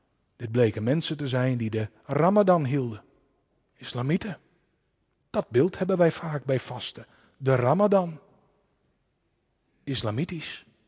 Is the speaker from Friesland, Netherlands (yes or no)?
yes; Friesland, Netherlands; En ik ben opgegroeid in Friesland.